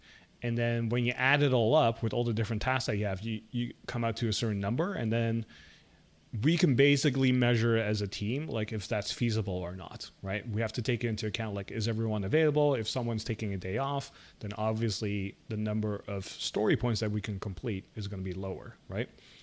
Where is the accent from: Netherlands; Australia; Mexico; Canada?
Netherlands; now in United States; my upbringing growing up in the Netherlands.